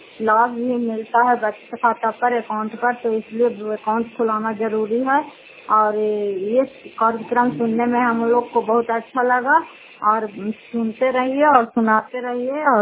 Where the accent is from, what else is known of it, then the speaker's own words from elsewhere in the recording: Fatehpur, Bihar, India; घर फतेहपुर, पंचायत मकरौता, जिला नालंदा, करालपसरा ब्लॉक की निवासी हूँ।